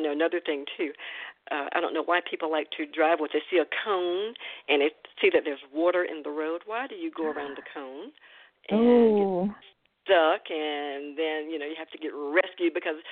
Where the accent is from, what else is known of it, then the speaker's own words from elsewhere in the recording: Winton, North Carolina, United States; I was born and raised, I was born in Winton, and she was born in Murfreesboro, and we both went to the same high school